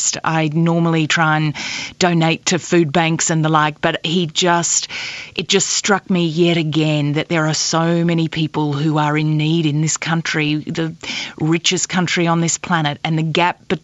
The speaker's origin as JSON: {"language": "English", "country": "Australia", "said": "was saying El Comandante, and we are Australian, and that was about it."}